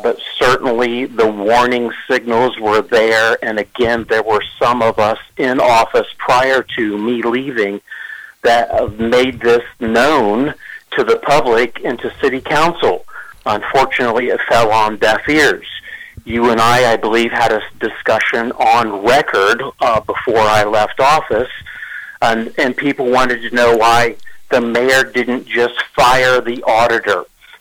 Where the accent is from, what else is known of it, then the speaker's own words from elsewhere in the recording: Marion, United States; when I was in my last term as mayor of the city of Marion, my hometown, your hometown, and many others.